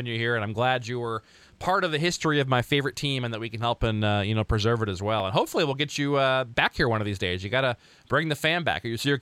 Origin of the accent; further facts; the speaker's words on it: Lincoln, Nebraska, United States; I grew up going to games there. I grew up in Lincoln, Nebraska, which is like 45 minutes away.